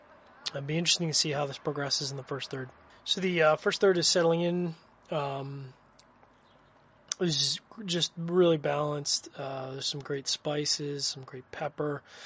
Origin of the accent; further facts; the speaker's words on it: Canada; obviously being a Canadian, it's kind of near and dear to my heart.